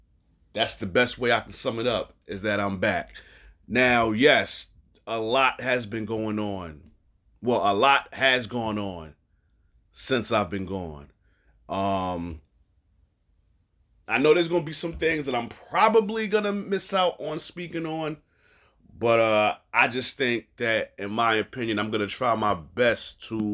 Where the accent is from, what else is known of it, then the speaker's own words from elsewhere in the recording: New York, United States; So being that he's from Philly and I'm from New York, I figured why not come together